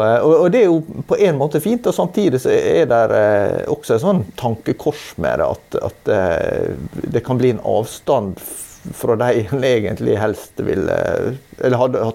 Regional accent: Møre og Romsdal, Norway; now in Trondheim, Norway; selv om jeg som sunnmøring synes at selve topografien er jo litt mer sånn avdempet og mindre dramatisk da, enn det jeg vant med i mine omgivelser

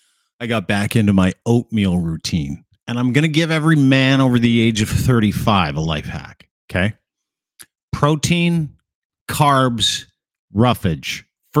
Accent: United Kingdom; I do have bad teeth, though, because I am British.

